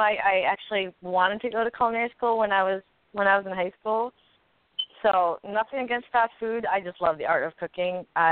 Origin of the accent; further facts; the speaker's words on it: Philippines; You know, I'm Filipino.